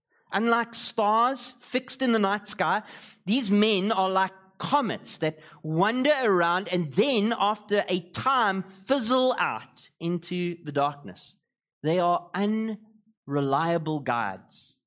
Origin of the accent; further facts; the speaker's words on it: Gqeberha, Eastern Cape, South Africa; Now, I come from Klebecha, and so lots of analogies to that this morning.